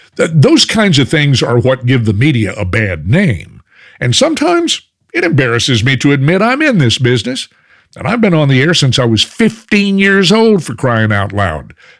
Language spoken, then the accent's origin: English; Dallas-Fort Worth, Texas, United States; I remember one of my very first jobs in radio was one of my hometown stations in the Dallas-Fort Worth area.